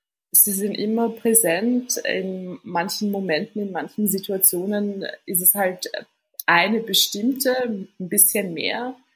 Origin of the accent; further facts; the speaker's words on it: Vienna, Austria; ursprünglich kommt meine Familie aus Tunesien. Ich bin in Wien geboren und aufgewachsen. Sprich, ich bin Wienerin mit tunesischen Wurzeln oder Tunesierin mit Wiener oder österreichischen Wurzeln.